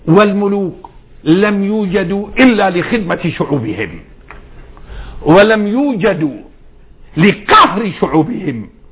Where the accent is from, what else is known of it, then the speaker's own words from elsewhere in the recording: Syria; أنا وإن كنت شاميا فأنا مصري